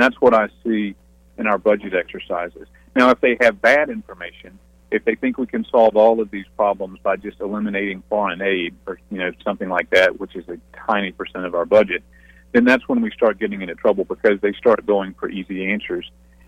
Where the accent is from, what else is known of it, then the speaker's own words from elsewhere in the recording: Georgia, United States; I've served as the COO of two state agencies in my home state of Georgia.